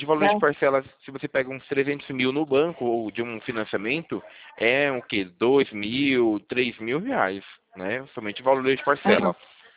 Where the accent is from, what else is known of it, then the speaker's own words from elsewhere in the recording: São Paulo, Brazil; E eu fico no interior de São Paulo, na região de Campinas.